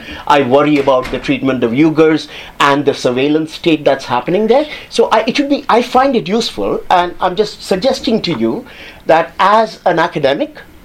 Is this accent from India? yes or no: yes; India; moved away as an adult; now in United States; So I'm from India. It hurts me when there's criticism about India. Mm-hmm. And I didn't grow up in the US. I came here just 2 years ago.